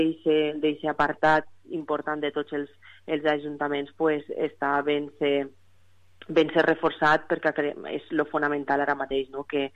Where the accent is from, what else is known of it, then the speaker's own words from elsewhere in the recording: Càlig, Valencian Community, Spain; en el cas del meu poble, jo soc de Càlig